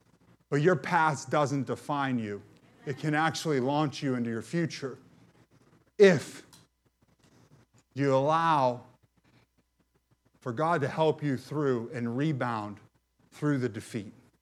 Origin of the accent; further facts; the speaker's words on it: McKeesport, Pennsylvania, United States; Now, I grew up in McKeesport.